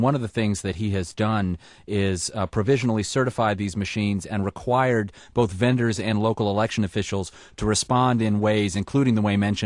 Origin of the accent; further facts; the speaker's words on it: Virginia, United States; In my home state of Virginia, there is not such an animal